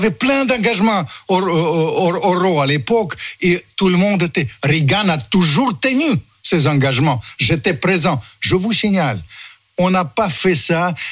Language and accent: French; Ukraine; Vous savez, la solidarité, je suis le premier parce que je suis ukrainien.